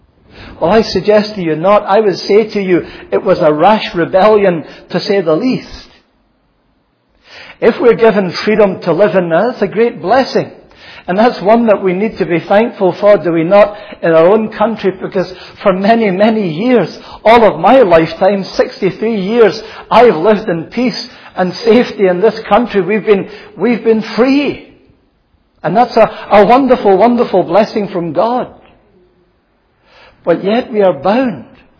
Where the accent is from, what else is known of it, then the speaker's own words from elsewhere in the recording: Glasgow, Scotland, United Kingdom; as a young boy growing up in Glasgow